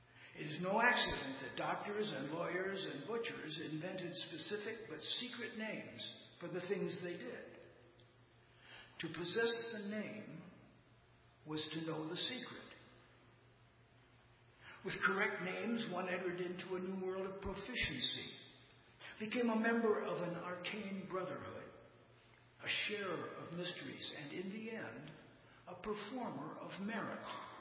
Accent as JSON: {"language": "English", "town": "East Chicago", "region": "Indiana", "country": "United States", "tie": "born or raised there", "said": "I grew up in East Chicago, Indiana, one of those sooty industrial communities just south of Chicago."}